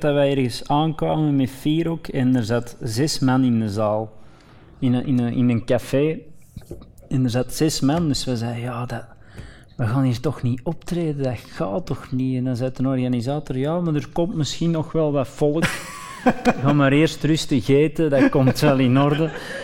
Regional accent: Flanders, Belgium; Ik kom wel niet speciaal uit Vlaanderen voor dit.

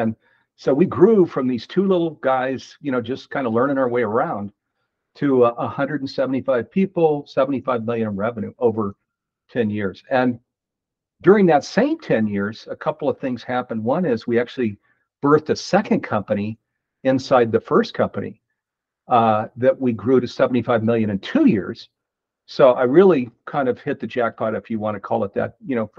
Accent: East Coast, United States; moved away as an adult; After college, I did move out to Silicon Valley on the West Coast. I grew up on the East Coast

